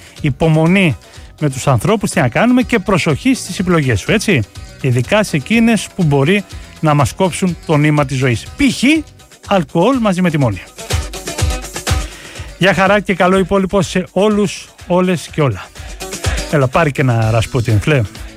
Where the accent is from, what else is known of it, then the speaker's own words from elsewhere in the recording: Athens, Attica, Greece; Εγώ είμαι μισός-μισός. Η μάνα μου εδώ Λεμεσανή και ο πατέρας καταγωγή από Κεφαλονιά. Αλλά εγώ είμαι τρίτη γενιά Αθήνα.